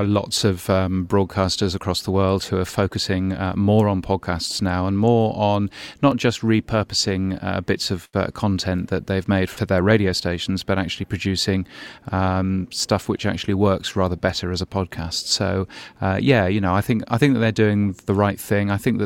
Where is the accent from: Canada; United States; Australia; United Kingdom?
Australia; my home country of Australia